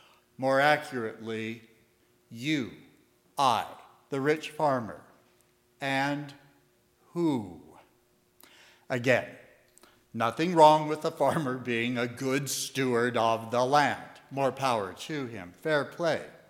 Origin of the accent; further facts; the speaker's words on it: Ashton, Idaho, United States; that any of us who have grown up in an agricultural community, such as here in American Falls, or my hometown, Ashton, sometimes Kilgore, the crops were so plenteous